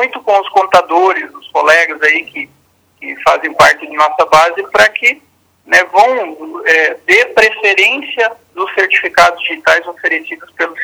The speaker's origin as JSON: {"language": "Portuguese", "town": "Toledo", "region": "Paraná", "country": "Brazil", "tie": "born or raised there", "said": "Eu sou de Toledo, sou nascido aqui em Toledo, né? Eu iniciei na contabilidade, tenho 44 anos"}